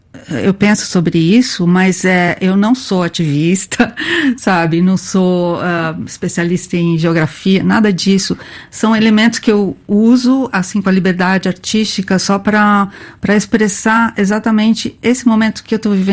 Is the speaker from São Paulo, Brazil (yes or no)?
yes; São Paulo, Brazil; Eu sou de São Paulo e morei em cidade grande, né?